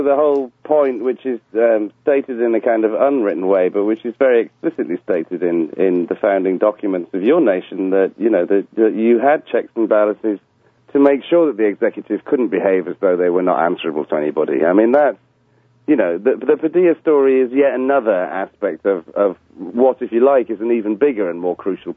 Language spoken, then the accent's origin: English; United Kingdom; as somebody British, you know, I'm not immune to the president snatching me if he feels like it.